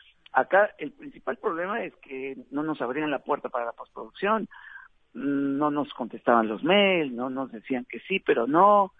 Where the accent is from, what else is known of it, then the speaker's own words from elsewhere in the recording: Mexico; accent: Mexican; now in Salto, Uruguay; yo tengo 15 años viviendo en Uruguay y 13 viviendo en Salto. Entonces, aunque mi acento sigue siendo el mexicano, pues yo ya me siento salteño